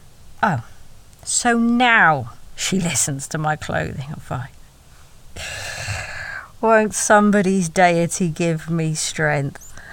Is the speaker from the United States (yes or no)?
no; United Kingdom; Talking of the weather, and being British, it is a talent I possess